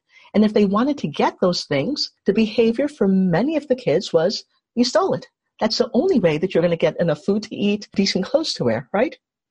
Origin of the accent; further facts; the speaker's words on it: New York City, New York, United States; So when I grew up in Harlem, many of these conditions were my experience.